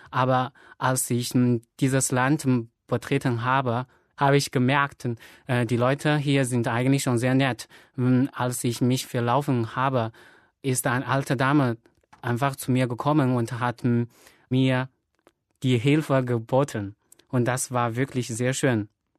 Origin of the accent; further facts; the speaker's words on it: Xiamen, Fujian, China; German is a second language; Ich komme aus Xiamen. Ich bin im Jahre 1987 geboren und seit 3 Jahren arbeite ich als Deutschlehrer an der Fremdsprachenschule Xiamen.